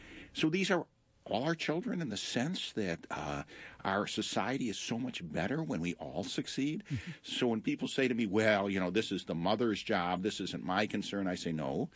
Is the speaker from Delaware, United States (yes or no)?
no; Detroit, Michigan, United States; Now, I'm from Detroit, so keep that in mind.